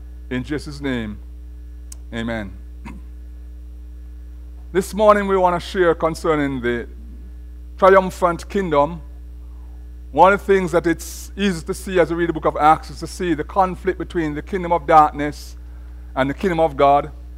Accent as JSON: {"language": "English", "country": "Jamaica", "moved": "yes", "lives_now": "United States", "said": "When I came from Jamaica to this country, for some reason I thought that, you know, in Jamaica we have a lot of witchcraft"}